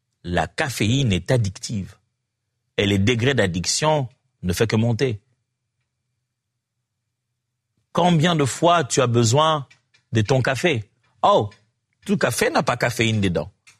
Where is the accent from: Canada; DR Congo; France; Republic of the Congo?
DR Congo; Chez nous, moi je viens de la RDC